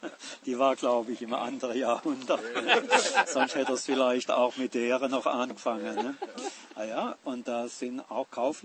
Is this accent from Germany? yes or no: yes; Schiltach, Baden-Württemberg, Germany; Bei uns in Schildach